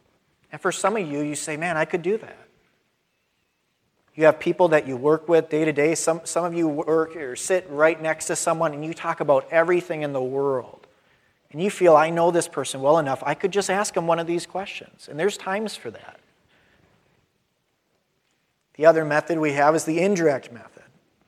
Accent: Wisconsin, United States; I grew up in Wisconsin. I'm a Packer fan.

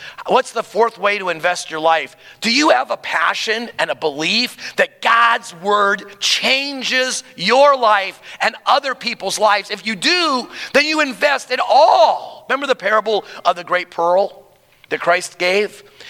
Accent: United States; I literally, as an American, they invited a bunch of Americans from Ramstein to sit there.

